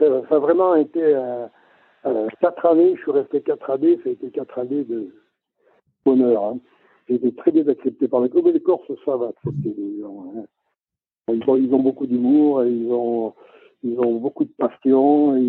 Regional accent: Nice, Provence-Alpes-Côte d'Azur, France; born there; mon grand-père est né en Italie, mon père est né à Nice, et moi, je suis né à Nice.

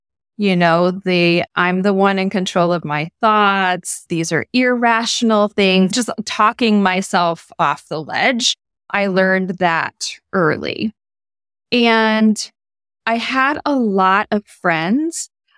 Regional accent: Missouri, United States; I grew up in a very traditional household in Midwest. I grew up in Missouri.

